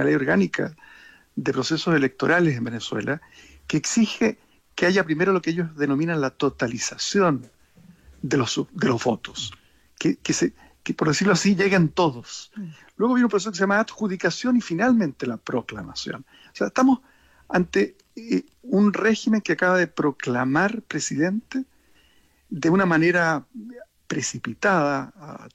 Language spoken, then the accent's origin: Spanish; Chile; y aquí es como para sentirnos orgullosos como chilenos